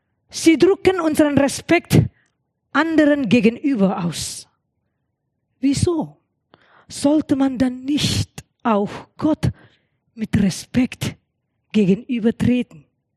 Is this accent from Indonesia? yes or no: yes; Indonesia; German is a second language; now in Germany; in meiner Heimat in Indonesien haben wir keine Tische. Wir setzen auf Matten auf dem Boden.